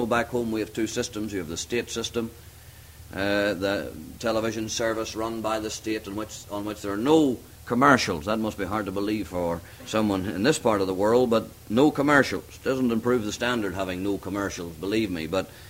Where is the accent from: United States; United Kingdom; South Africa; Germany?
United Kingdom; Northern Ireland; Now, I was brought up in Northern Ireland